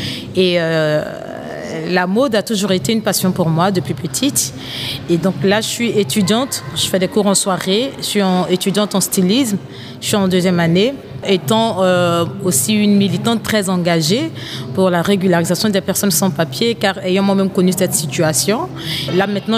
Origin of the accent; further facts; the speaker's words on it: Côte d’Ivoire; now in Belgium; je viens de la Côte d'Ivoire. Je suis en Belgique depuis 7 ans bientôt.